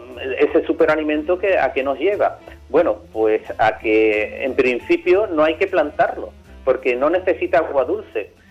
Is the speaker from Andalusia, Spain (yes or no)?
yes; San Fernando, Andalusia, Spain; Nosotros somos la isla de León, ¿verdad? Y no podemos olvidar de eso.